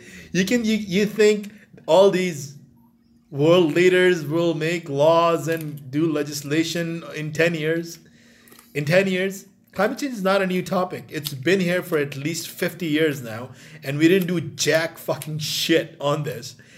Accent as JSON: {"language": "English", "country": "Pakistan", "said": "So this is like firsthand climate change side effect, which I experienced as a Pakistani in Pakistan."}